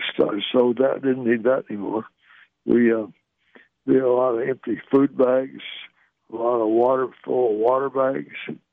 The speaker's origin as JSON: {"language": "English", "region": "Oklahoma", "country": "United States", "tie": "born or raised there", "said": "Well, I grew up out in Western Oklahoma by the Dust Bowl, and most Oklahomans like to work hard"}